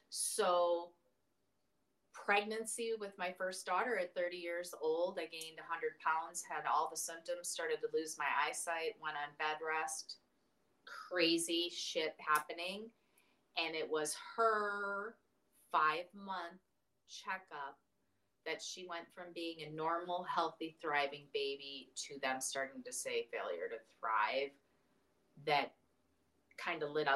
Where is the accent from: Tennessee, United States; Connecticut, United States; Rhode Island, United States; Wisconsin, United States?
Wisconsin, United States; And I grew up in Wisconsin.